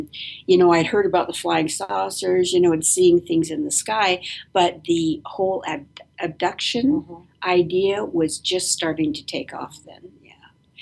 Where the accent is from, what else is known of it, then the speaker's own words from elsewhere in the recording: Canada; moved away; also born or lived in Australia; I was raised in Canada. Well, mostly in Canada.